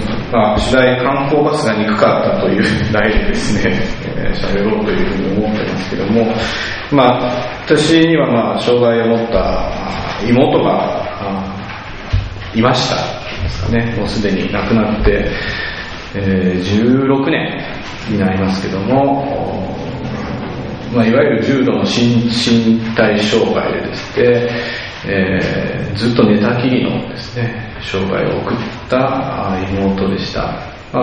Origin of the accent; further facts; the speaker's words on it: Nagoya, Aichi, Japan; born there; 私は長男なんですけども、ちょうどお腹にいた時ですね、で、名古屋で生まれました。